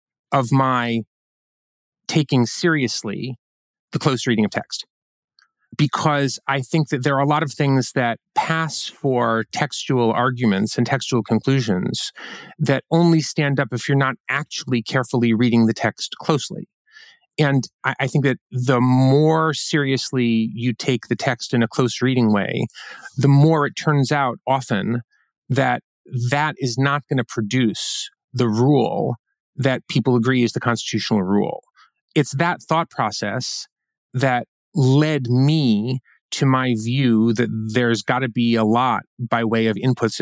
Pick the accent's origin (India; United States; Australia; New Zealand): United States; That's my perspective as a teacher and as a lawyer and as an American and, you know, all sorts of other things.